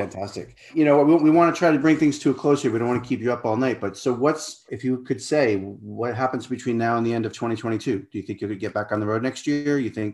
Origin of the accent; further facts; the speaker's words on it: Rhode Island, United States; I grew up in Rhode Island, a tiny little town in Rhode Island. And I would take the bus to Providence every Saturday to buy all the new records.